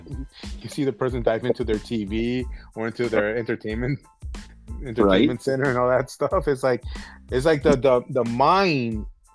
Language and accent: English; New York, United States; born there; I was born in New York, but, like, you know, I was raised out here, but most of my family's out there.